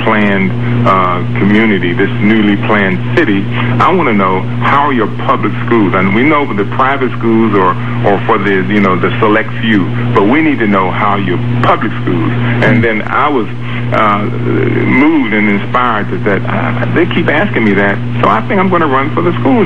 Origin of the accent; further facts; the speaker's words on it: Gary, Indiana, United States; From growing up in Gary, Indiana, with my parents both stressing the importance of education.